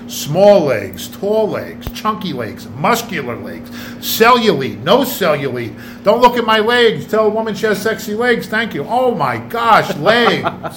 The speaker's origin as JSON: {"language": "English", "region": "New Jersey", "country": "United States", "said": "Like, you're from Oregon, I'm from New Jersey. We had a lot of, you know, a lot of rain in the winter"}